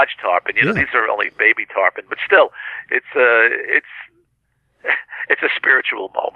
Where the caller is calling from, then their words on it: Florida, United States; because I'm calling you from Florida now, I try to walk the beach every single day.